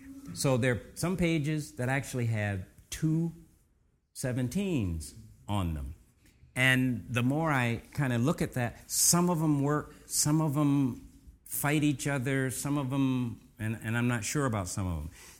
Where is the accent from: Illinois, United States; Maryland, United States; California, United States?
Maryland, United States; Salisbury; And I grew up in Salisbury, Maryland, at 614 Edison Street.